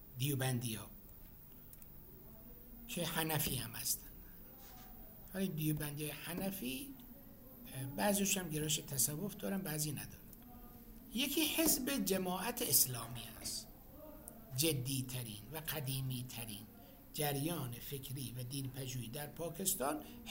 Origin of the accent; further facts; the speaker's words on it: Iran; ما شیعه هستیم، از ایران آمدیم